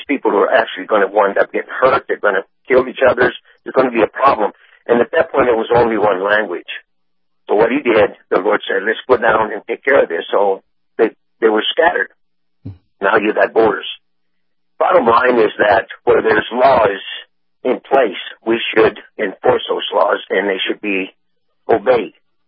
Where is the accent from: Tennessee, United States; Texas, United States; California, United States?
Texas, United States; I was born and raised in South Texas, and obviously right next to a town called Reynosa, which is on the other side south of the border.